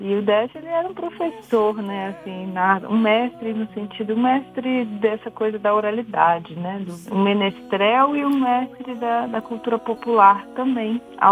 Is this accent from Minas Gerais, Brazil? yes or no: yes; Belo Horizonte, Minas Gerais, Brazil; Eu nasci em Belo Horizonte, cresci ali na região metropolitana, depois voltei para Belo Horizonte